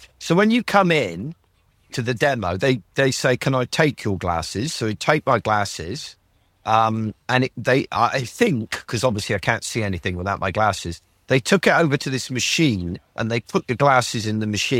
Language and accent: English; United Kingdom; And I'm British. I don't get excited about anything, you know.